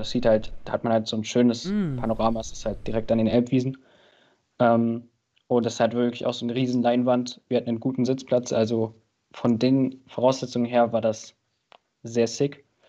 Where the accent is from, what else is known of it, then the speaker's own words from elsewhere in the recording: Dresden, Saxony, Germany; also ich komme aus Dresden, falls es irgendjemand interessiert.